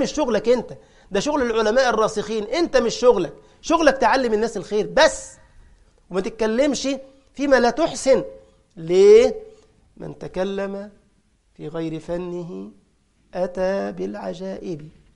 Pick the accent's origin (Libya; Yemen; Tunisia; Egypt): Egypt; هو عندنا في مصر يعني كان يقولوا العلم في الرأس مش في الكراس